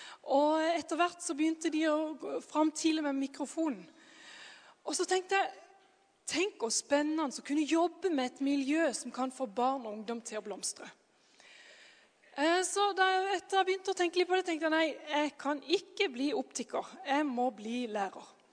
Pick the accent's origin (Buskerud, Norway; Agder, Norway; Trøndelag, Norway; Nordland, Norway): Agder, Norway; Kristiansand; now in Jessheim, Norway; jeg bor på Jessheim, og så kommer jeg fra Kristiansand. Så de pleier å høre det ganske godt på dialekten, ganske så kjapt.